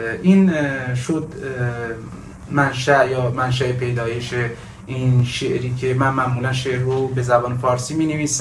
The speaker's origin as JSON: {"language": "Persian", "region": "Khuzestan", "country": "Iran", "tie": "born there", "first_language": "Arabic", "second_language": "Persian", "said": "، از هنرمندان تجسمی کشور، فارغ التحصیل دانشگاه هنر، زاده خوزستان، با زبان مادری عرب."}